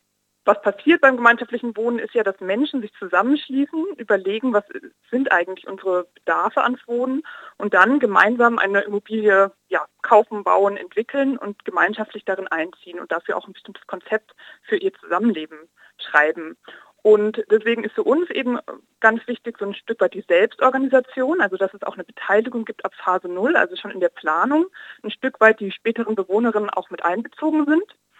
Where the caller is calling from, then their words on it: Frankfurt, Hesse, Germany; Und ich bin aus Frankfurt zugeschaltet.